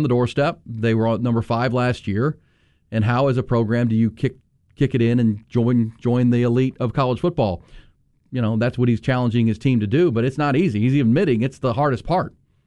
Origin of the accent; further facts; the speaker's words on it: Akron, Ohio, United States; I've always been a LeBron defender because we're both from Akron